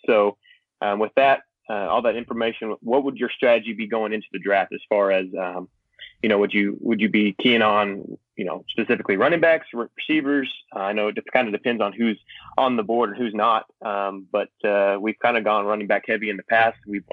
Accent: Texas, United States; Well, if Dave's there, I'm from a city north of Dallas.

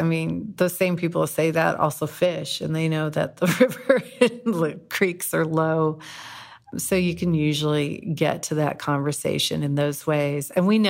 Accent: California, United States; born there; also born or lived in San Francisco; And I was born in California. I have watched as our old towns all over California have become places only millionaires can live.

